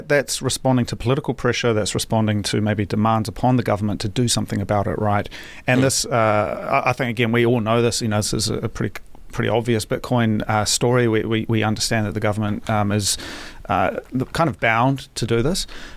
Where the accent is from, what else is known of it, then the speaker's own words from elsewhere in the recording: New Zealand; New Zealand, my home country